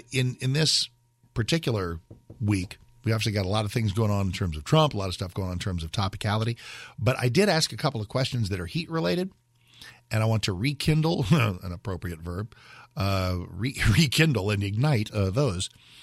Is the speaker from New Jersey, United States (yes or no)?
yes; New Jersey, United States; I'm from Jersey.